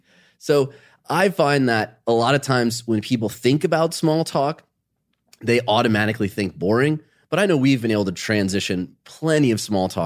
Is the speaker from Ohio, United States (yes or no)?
yes; Ohio, United States; Growing up in Ohio, starting a business